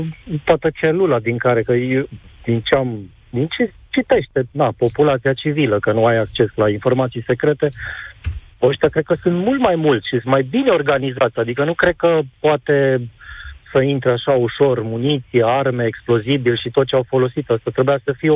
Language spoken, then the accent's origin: Romanian; Romania; cu noi, cu românii